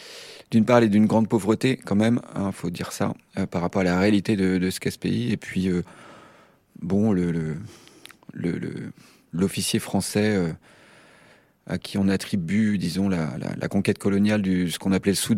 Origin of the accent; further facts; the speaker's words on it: France; en tant que Français, il faut avoir quand même beaucoup d'humilité par rapport à ça